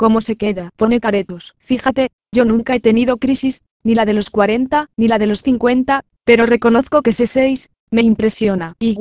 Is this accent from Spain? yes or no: yes; Basque Country, Spain; Somos vascos, tenemos esa especie de pudor por expresar los sentimientos